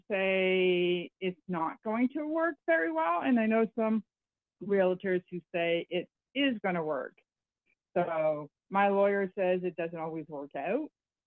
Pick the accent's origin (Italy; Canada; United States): Canada; Ontario; I come from Ontario.